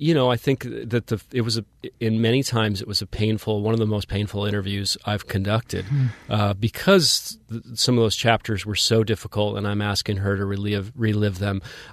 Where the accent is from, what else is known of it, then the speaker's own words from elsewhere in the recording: Cheyenne, Wyoming, United States; because I mean I grew up in Cheyenne, Wyoming, which by has this mystique in terms of what people back east might think of it.